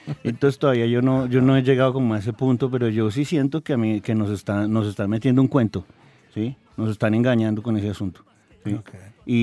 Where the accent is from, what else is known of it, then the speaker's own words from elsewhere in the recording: Colombia; El momento en que ya, digamos, podamos definirnos como colombianos va a ser al cabo de un proceso de otros 500 años